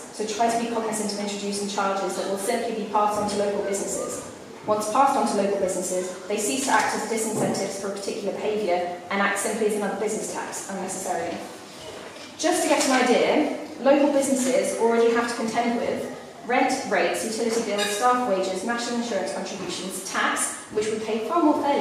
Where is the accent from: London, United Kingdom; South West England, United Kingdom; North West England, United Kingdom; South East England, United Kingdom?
South East England, United Kingdom; Oxford; My father, Philip, and I grew up in Boyles, the game shop on the high street. I went to school in Summertown, and I've also experienced Oxford as a local resident